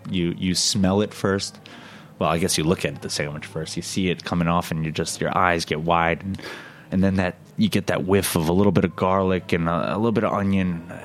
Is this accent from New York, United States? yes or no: yes; New York, United States; As a New Yorker, it's even worse to see.